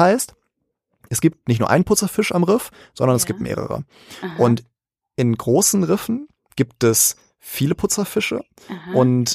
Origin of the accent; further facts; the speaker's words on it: Egypt; ich bin ja Ägypter